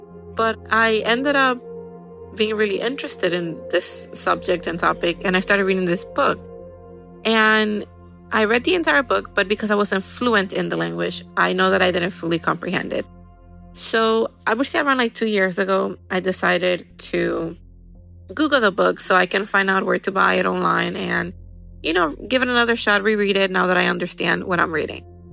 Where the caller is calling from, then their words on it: Pennsylvania, United States; Hey, Derek. … I'm calling from Pennsylvania.